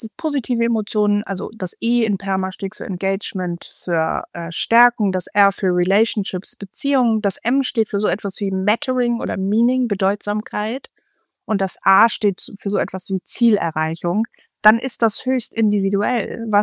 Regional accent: Northern Germany, Germany; wenn ich komme jetzt aus Norddeutschland

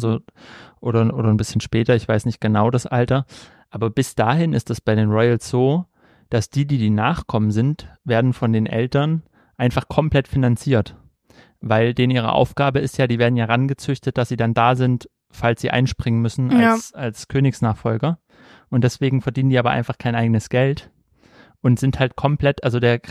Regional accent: East Germany, Germany; Ich komme aus dem Sozialismus, vor DDR.

